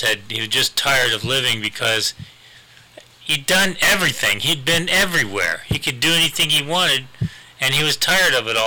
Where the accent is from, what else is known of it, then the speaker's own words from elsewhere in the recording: United States; man, I'm glad I'm an American. Glad we're going back to the U.S.